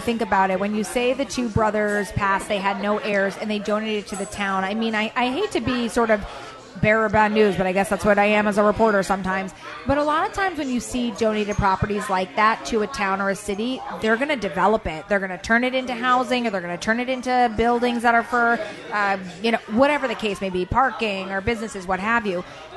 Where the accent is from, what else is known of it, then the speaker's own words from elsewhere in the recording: Connecticut, United States; I don't live in Stratford. I grew up in Fairfield County, but I have cousins who lived here, so I was very familiar with it.